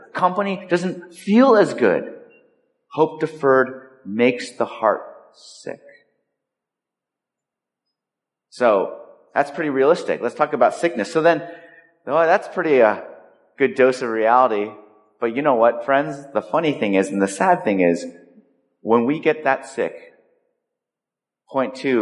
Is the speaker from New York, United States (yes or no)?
no; California, United States; It's what we call it, intermediate school, where I grew up in California.